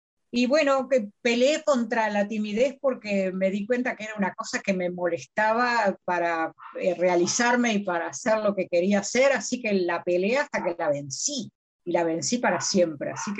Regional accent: Uruguay; de Uruguay, teóloga feminista, exégeta de Nuevo Testamento.

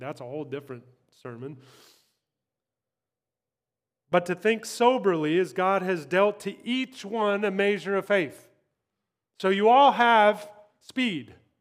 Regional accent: Kansas, United States; Now, oftentimes that direction on a highway, I'm from Kansas, so on a highway, this is your direction.

